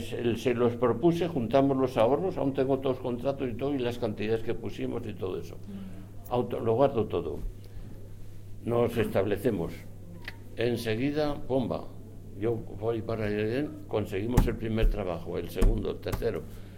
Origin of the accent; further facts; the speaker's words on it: Zaragoza, Aragon, Spain; moved away as an adult; llegamos allá cinco de Zaragoza, todos limpiecitos de dinero, allá al puerto de Caracas.